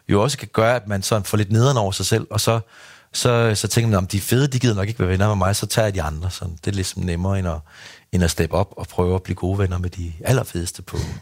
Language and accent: Danish; Ringkøbing, Central Denmark Region, Denmark; Jeg kommer fra Ringkøbing, så det er jo sådan en lille by, hvor der også er forholdsvis få mennesker at vælge mellem.